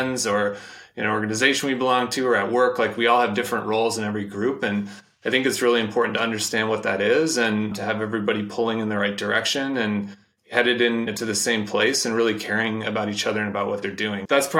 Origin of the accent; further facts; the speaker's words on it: Midwest, United States; I think that to me is a lot about what growing up in the Midwest is about. That's something that's followed me through my life and my career